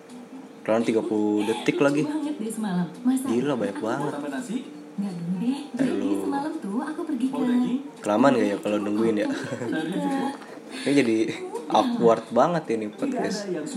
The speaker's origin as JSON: {"language": "Indonesian", "town": "Tangerang", "region": "Banten", "country": "Indonesia", "tie": "born or raised there", "said": "Gue biasanya kalau tahun baru kan, gue ke Tangerang ya. Gue asli Tangerang."}